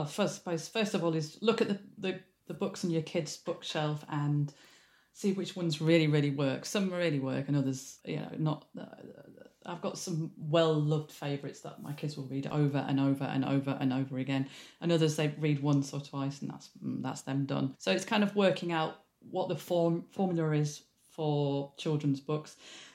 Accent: Leeds, Yorkshire and the Humber, United Kingdom; and I'm from Leeds originally

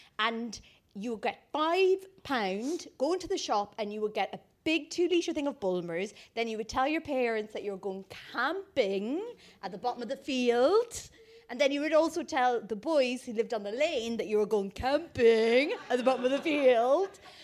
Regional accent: Ireland; So I grew up in the Irish countryside.

